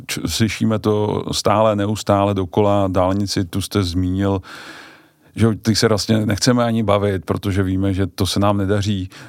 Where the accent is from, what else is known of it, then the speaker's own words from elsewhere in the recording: Bohemia, Czechia; A přitom jsem jim říkal, jsem z Čech, ukaž mi mapu